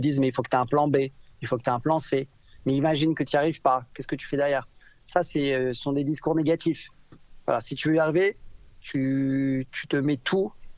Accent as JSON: {"language": "French", "town": "Paris", "region": "Île-de-France", "country": "France", "tie": "born there", "said": "je suis né pas très loin d'ici. Hein. Je suis né à la Salpêtrière, moi."}